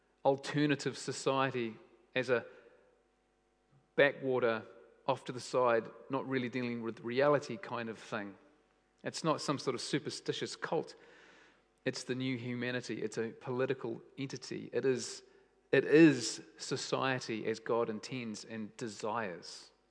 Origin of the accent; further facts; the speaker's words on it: Australia; as an Australian